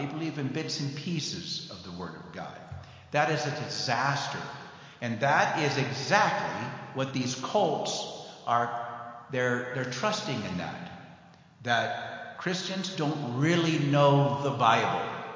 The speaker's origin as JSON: {"language": "English", "town": "Taos", "region": "New Mexico", "country": "United States", "said": "When I go and speak at a pastor's conference and other places, and they say that I'm from Taos"}